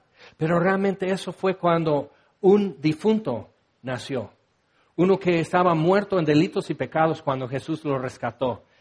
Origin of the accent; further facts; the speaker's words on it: Orange, California, United States; born there; soy de Naranjas. Según yo nací en Orange, California